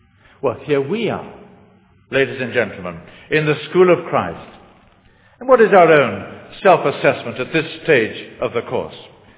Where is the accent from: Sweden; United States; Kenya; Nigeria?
Kenya; I was brought up in Kenya, in Kikuyu country